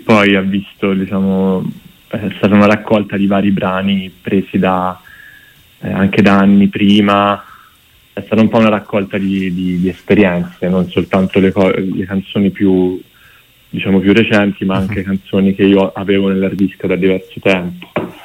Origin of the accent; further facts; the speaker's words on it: Grosseto, Tuscany, Italy; also born or lived in Rome; now in Milan, Italy; sono nato a Roma, però mia madre è romana. E sono nato a Roma e ho vissuto più che altro però a Grosseto, anche se poi sono tornato a Roma per studiare 6 anni fa, e poi ora sono a Milano